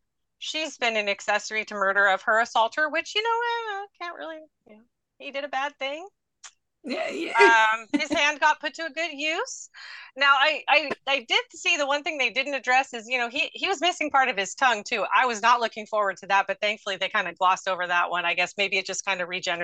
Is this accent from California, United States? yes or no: yes; San Bernardino, California, United States; Maybe it's because I grew up in San Bernardino, but we did lock our houses.